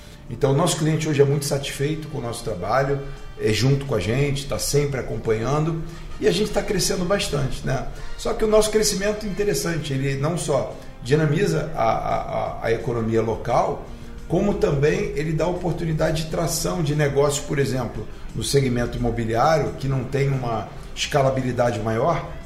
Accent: Rio de Janeiro, Brazil; Eu sou carioca, mas eu gosto da cultura baiana.

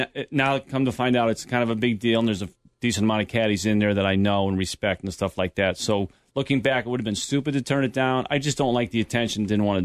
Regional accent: Newtown, Connecticut, United States; I'm from Newtown, grew up in Newtown, and you know, obviously we all know what happened there.

